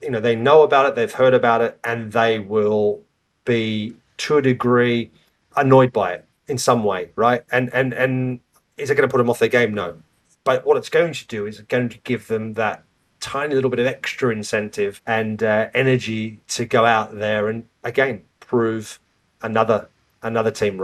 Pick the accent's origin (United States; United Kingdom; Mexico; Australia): Australia; any background, we're all Australian